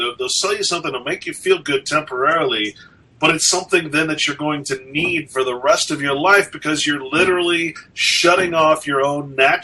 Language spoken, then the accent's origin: English; Sacramento, California, United States; I grew up in Sacramento.